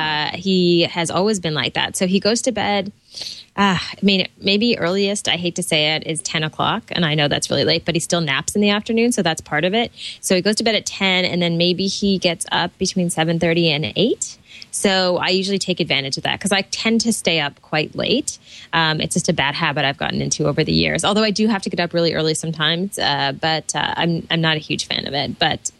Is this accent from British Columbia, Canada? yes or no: no; Toronto, Ontario, Canada; from Toronto, Ontario, Canada